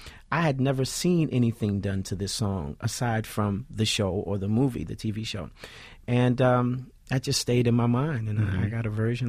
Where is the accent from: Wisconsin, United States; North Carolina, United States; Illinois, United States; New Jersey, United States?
New Jersey, United States; Newark; Oh, yeah. I mean, Newark, you know, I grew up, all right, so, you know, Irving Turner Boulevard runs all the way into, like, North Newark